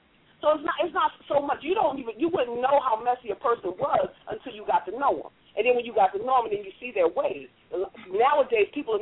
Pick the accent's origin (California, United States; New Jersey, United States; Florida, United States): New Jersey, United States; I live in North Carolina now. I'm originally from New Jersey.